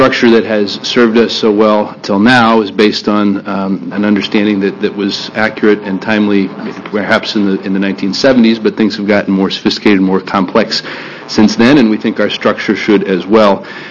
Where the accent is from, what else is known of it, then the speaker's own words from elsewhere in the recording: Beaverton, Oregon, United States; from Beaverton.